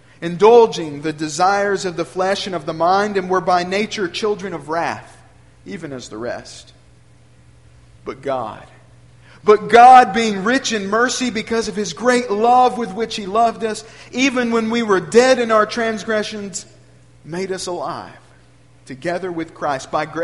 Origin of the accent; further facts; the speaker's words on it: Alabama, United States; I grew up in North Alabama, one of seven children of a gospel preacher and godly family. They sent us to Athens Bible School